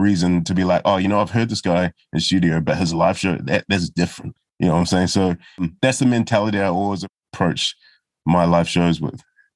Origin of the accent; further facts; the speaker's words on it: Auckland, New Zealand; also born or lived in United Kingdom; my family were among the first of the Nigerian immigrants to Aotearoa. And in Manurewa, where I grew up, like there wasn't anyone else.